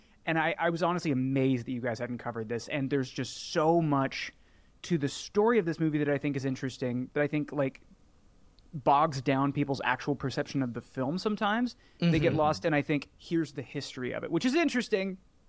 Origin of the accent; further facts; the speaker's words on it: Midwest, United States; throughout my life growing up in the Midwest, movies were the thing.